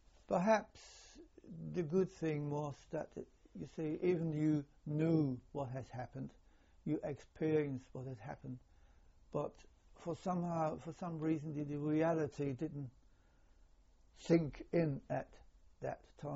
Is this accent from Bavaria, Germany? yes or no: no; Erfurt, Thuringia, Germany; English is a second language; It is a very, very long journey from the Hela Peninsula to my hometown in Erfurt, which is more or less in the center of Germany.